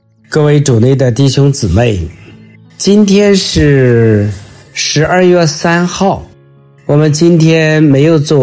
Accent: China; 对我们中国人来说，我们的福音的传播和接受绕不开方济各沙乌略。

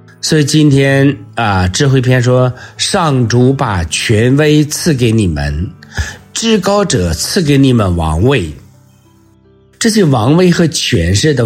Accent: China; 其实就是我们中国人说的敬天爱人

